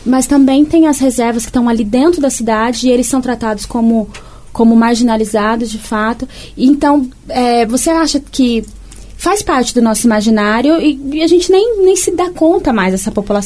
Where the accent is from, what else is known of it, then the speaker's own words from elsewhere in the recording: Dourados, Mato Grosso do Sul, Brazil; porque eu também sou de Dourados.